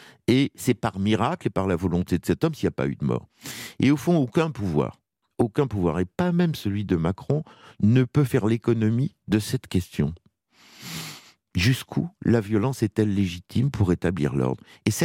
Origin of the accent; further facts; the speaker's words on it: Algeria; born there; je suis né dans l'Algérie en guerre.